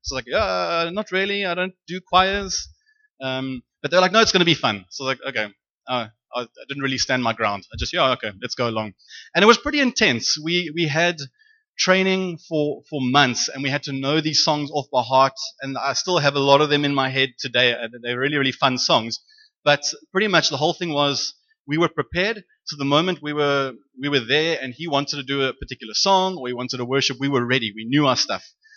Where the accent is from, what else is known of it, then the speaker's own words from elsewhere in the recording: England, United Kingdom; So obviously, I am extremely English.